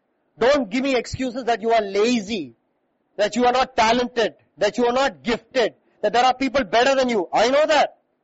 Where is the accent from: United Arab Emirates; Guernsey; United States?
United Arab Emirates; Dubai; When I was 17 years old, I grew up in Dubai, one of the best cities that is there in the world.